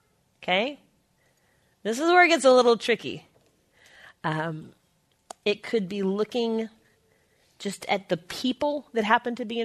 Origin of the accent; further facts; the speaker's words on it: South Carolina, United States; This didn't happen a lot because I'm from South Carolina